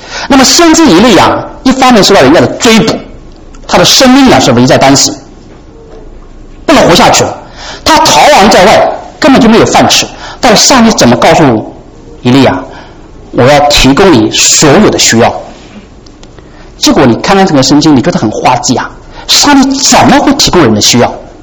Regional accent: China; 我们中国人处决犯人的时候之前要给他吃一顿饭是不是？

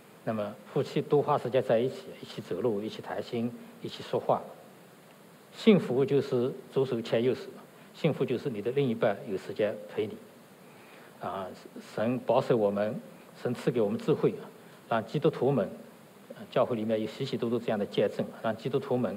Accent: China; 我们从大陆来的无神论背景的唯物论背景的

